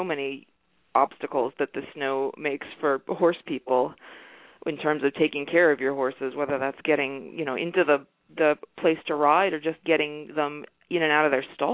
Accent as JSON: {"language": "English", "region": "Maine", "country": "United States", "said": "But you know, I'm from Maine originally, so I'm very much used to snow and hard weather"}